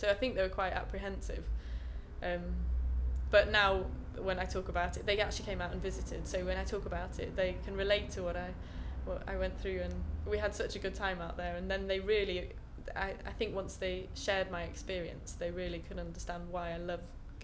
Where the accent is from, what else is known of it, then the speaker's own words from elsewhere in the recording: Yorkshire and the Humber, United Kingdom; My mum's from Perth up in Scotland, and I'm very proud of my Scottish heritage, even though I was brought up in Yorkshire. My mum's a proud Scot, and we go up there in the summers